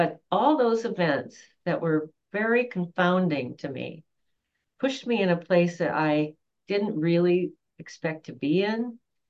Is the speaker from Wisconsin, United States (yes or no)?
yes; Wisconsin, United States; However, I have four sisters and no brothers. And we grew up in Wisconsin.